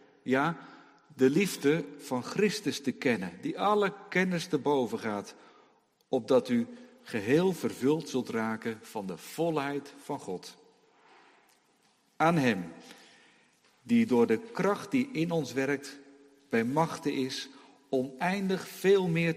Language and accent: Dutch; Hoorn, North Holland, Netherlands; moved away as an adult; ik kom zelf uit Horen, West-Friesland, kop van Noord-Holland. Woon ik al 25 jaar niet meer, sinds ons trouwen.